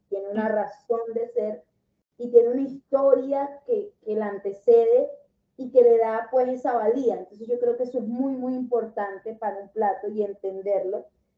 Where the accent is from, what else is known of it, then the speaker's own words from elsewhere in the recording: Venezuela; porque yo soy del Caribe